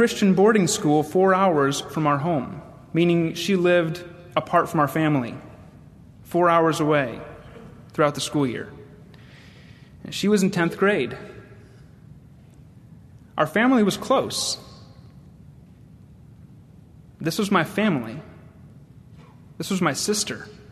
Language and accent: English; Mohawk, New York, United States; 8 months after I was born, the Lord led my family to a small town in upstate New York called Mohawk. My dad was and still is the pastor of the church there. I am the third of four children.